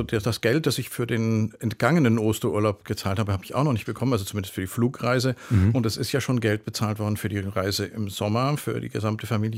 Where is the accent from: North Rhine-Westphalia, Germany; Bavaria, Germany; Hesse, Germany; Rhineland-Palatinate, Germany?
Bavaria, Germany; Ich komme aus Bayern. Meine Mutter, meine Schwiegermutter leben beide im Raum München-Rosenheim.